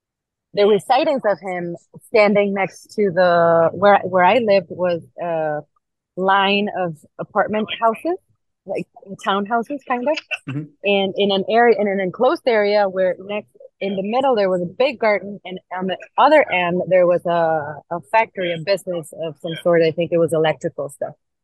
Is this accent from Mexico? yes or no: yes; Aguascalientes, Mexico; I'm from Aguascalientes, Mexico, in the middle of the Republic. So if you draw a circle in the map of Mexico, it's right in the middle.